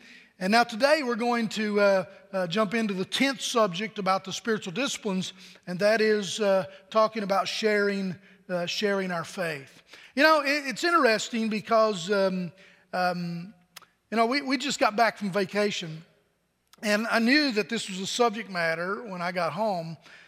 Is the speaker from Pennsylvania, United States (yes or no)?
yes; Pennsylvania, United States; Well, I'm from Pennsylvania. Oh, my gosh, I bet it's cold there, huh? Yeah, it's cold there.